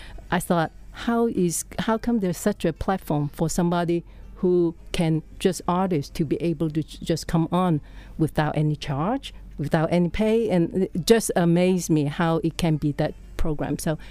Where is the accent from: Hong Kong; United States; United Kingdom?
Hong Kong; I'm from Hong Kong, so China is foreign to me in some way.